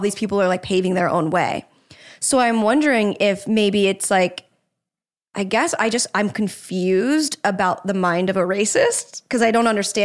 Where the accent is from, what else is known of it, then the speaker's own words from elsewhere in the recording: Jacksonville, Florida, United States; I grew up in Jacksonville.